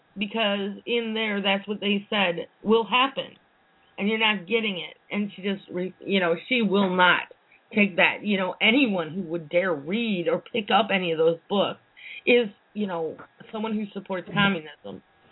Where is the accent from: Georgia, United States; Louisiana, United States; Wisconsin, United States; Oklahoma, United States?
Wisconsin, United States; I'm from Wisconsin. I was born and bred in Wisconsin.